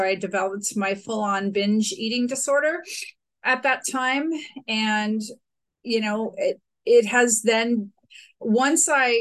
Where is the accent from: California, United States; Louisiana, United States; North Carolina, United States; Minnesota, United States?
California, United States; San Francisco; I grew up in San Francisco in the late 60s, early 70s